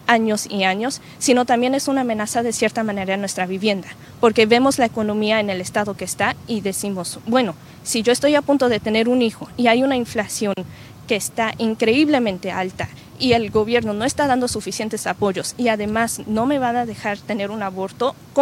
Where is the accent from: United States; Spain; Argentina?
United States; Austin, Texas; also born or lived in Mexico City; yo nací en la Ciudad de México, pero por la mayor parte crecí en el área de Austin, Texas